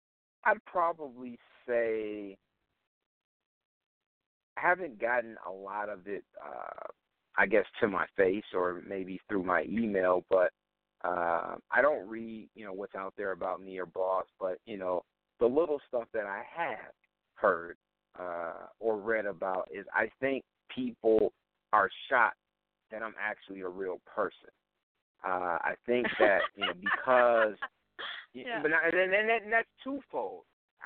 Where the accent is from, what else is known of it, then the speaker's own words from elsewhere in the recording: Saginaw, Michigan, United States; But I tell people, you know, I'm from Saginaw, Michigan. Like, I'm from Sag Nasty.